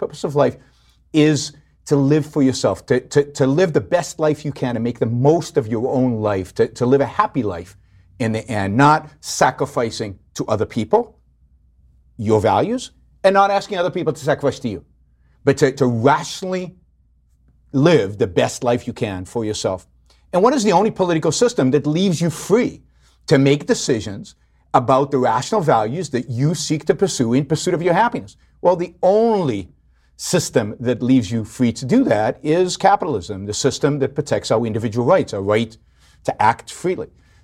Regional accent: Israel; I grew up in Israel. So when I was 16, I was in Israel, living in Israel. And as most Israelis of my generation, I was a collectivist, a tribalist.

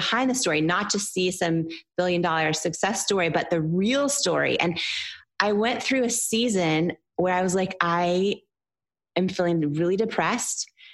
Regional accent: Seattle, Washington, United States; the families I was raised in the Seattle area, they never went to therapy or counselors, nothing.

